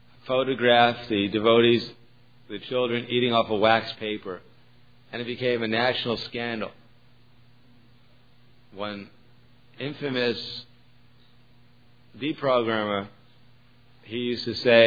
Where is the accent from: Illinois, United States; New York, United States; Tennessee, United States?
New York, United States; So although I grew up in New York, I was terrified going to the temple there